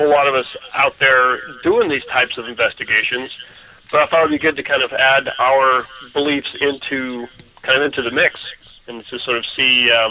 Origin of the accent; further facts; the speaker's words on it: Florida, United States; I've been interested in all kinds of similar topics since I was a child growing up in Florida